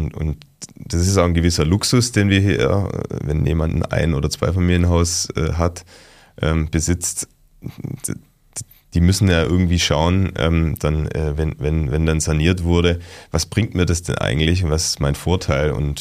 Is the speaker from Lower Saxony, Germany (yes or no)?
no; Nürtingen, Baden-Württemberg, Germany; Ich komme aus Nürtingen, in der Nähe von Stuttgart.